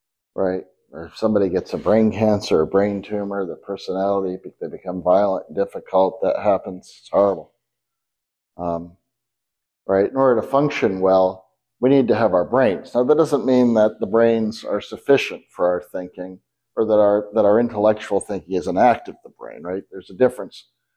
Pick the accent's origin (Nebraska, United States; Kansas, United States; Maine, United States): Maine, United States; now in Texas, United States; I grew up in Maine, so we played in ponds in the winter, like you may do here.